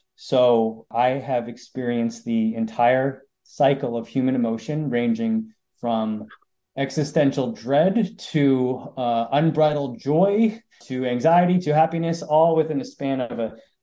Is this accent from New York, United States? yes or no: yes; New York, United States; one of the things that you should know about my hometown, Staten Island, New York, it is the culture is very Italian and also Irish